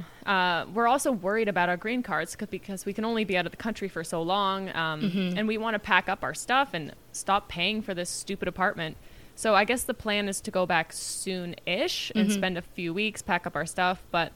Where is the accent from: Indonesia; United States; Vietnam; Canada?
Canada; And I'm like, we're Canadian.